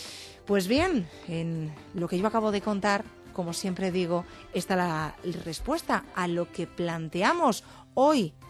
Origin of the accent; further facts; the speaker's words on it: Spain; ¿somos precavidos los españoles?